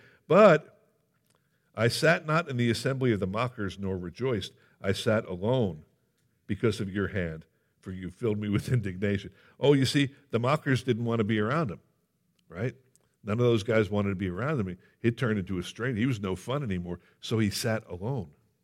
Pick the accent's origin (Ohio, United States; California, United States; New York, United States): Ohio, United States; she told me she was from New Jersey, and I told her I was from Ohio. And she goes, "Do you like go to a church in Ohio?" And I said, "Yeah."